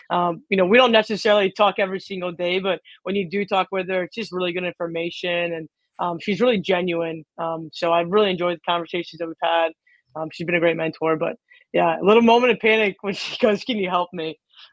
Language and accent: English; Midwest, United States; now in Texas, United States; It's funny because I'm from the Midwest.